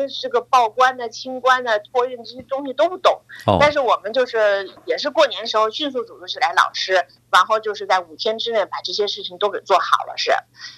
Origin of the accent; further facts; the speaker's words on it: Beijing, China; 我也是北京人啊，说实在也想为家乡做点贡献